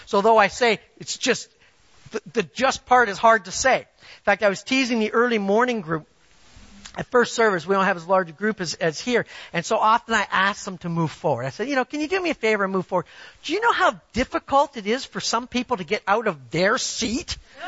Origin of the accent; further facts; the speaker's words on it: Canada; now in United States; I'm an American now, all right? I was a Canadian. Now I have my American citizenship.